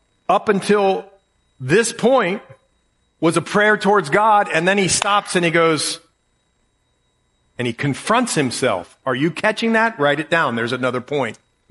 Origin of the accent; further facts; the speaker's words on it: Ohio, United States; Anyway, I'm from Ohio.